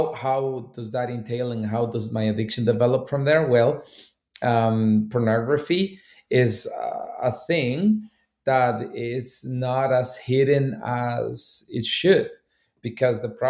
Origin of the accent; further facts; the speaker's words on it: Honduras; I'm Latino. I grew up in Honduras.